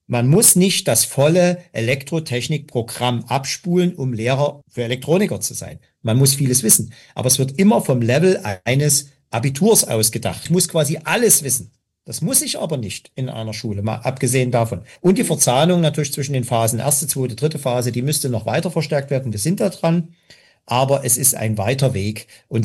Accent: Germany; born there; ich bin ja auch jemand geboren in DDR

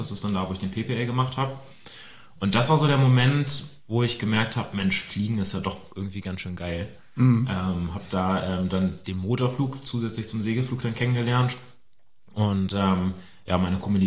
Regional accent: Celle, Lower Saxony, Germany; Ich bin in Celle aufgewachsen, also relativ nah an Hannover.

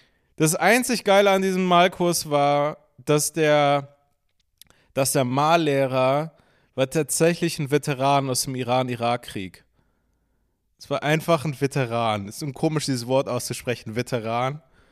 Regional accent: Berlin, Germany; ich komme aus Berlin, ne?

